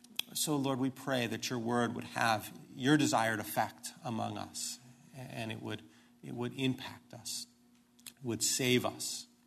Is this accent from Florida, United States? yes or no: no; Street, Maryland, United States; I grew up in Street, Maryland. I bet you've never heard of that either.